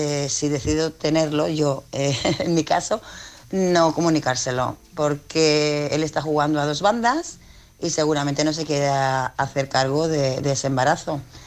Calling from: Tarragona, Catalonia, Spain; de Tarragona.

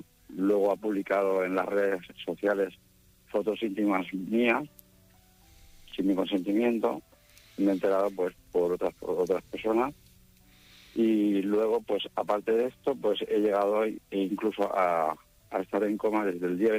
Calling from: Catalonia, Spain; llamo de San Sabonín, Anoia, tengo 48 años.

